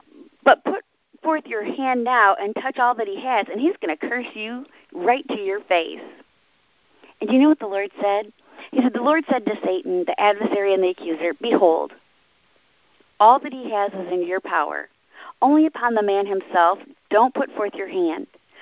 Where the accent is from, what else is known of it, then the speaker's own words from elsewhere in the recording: Michigan, United States; I grew up near the Amish in Michigan, and they were still shunning.